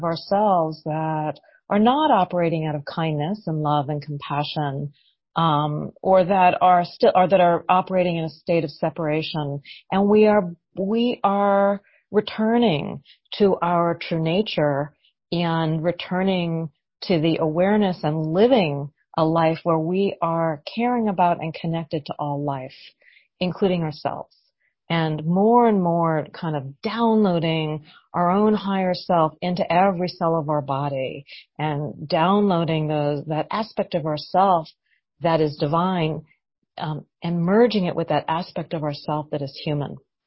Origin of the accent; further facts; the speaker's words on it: North Carolina, United States; And I'm from North Carolina, and I came home right after the hurricane hit.